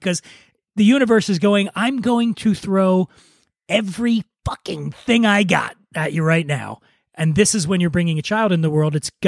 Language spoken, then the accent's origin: English; Philadelphia, Pennsylvania, United States; I grew up poor in Philadelphia, which was a very racially polarized city when I was coming up, for sure.